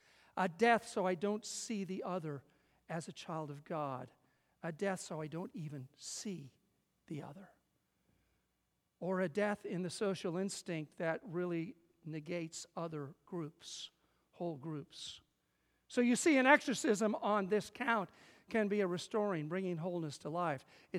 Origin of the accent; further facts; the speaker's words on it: Midwest, United States; I guess you could say we grew up in the Midwest in a very similar way. There was a John Wayne mentality of the place we grew up in the Midwest.